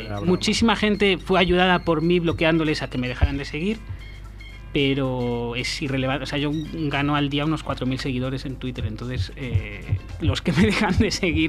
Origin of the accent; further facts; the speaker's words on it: Catalonia, Spain; lo que no hemos querido como catalanes era simplificar el tema